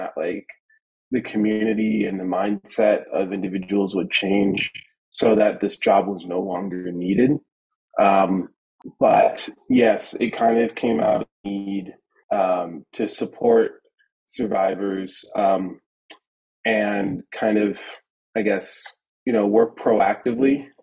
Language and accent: English; East Coast, United States; I was coming from the United States on the East Coast, and there was still a lot of the same issues.